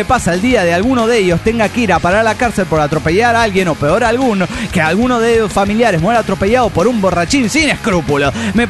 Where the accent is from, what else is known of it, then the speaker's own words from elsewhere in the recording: Mexico City, Mexico; del DF mexicano.